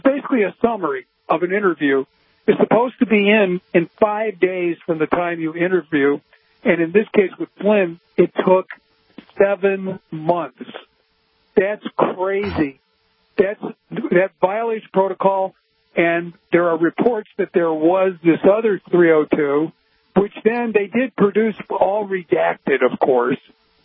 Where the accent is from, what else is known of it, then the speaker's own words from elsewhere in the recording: Chicago, Illinois, United States; No, originally I'm from Chicago.